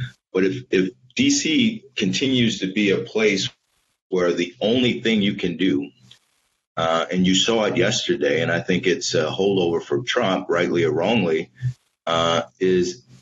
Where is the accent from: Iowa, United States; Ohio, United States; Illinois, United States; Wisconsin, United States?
Wisconsin, United States; thinking of my home state of Wisconsin, in Milwaukee in particular, all people want are results.